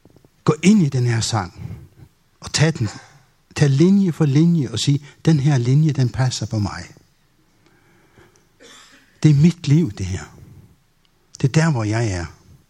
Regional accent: Faroe Islands; Danish is a second language; now in Denmark; Det er fordi, at jeg kommer oprindeligt fra Færøerne og har kun boet i Danmark i 25 år.

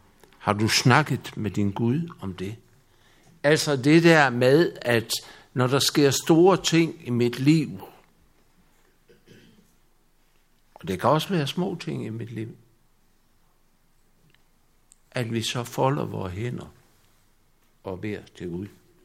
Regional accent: Esbjerg, Region of Southern Denmark, Denmark; born there; Jeg er født i Esbjerg.

